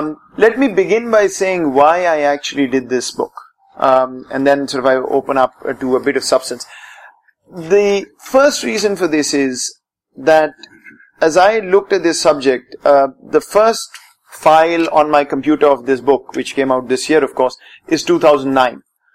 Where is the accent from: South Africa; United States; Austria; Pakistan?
Pakistan; Not necessarily as a Pakistani, because that's not what a scholar does